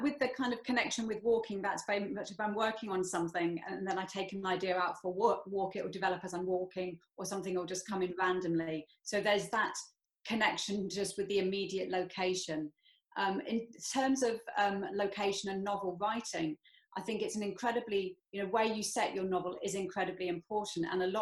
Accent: England, United Kingdom; now in Scotland; And obviously I'm English as well, you know, living in Scotland.

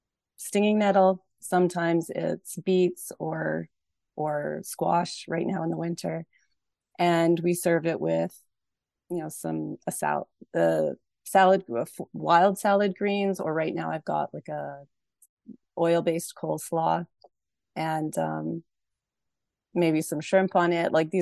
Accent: Rocky Mountains, Canada; I'm originally from Canada, from the Rocky Mountains, very small town in the middle of nowhere, not even from town, from a farm.

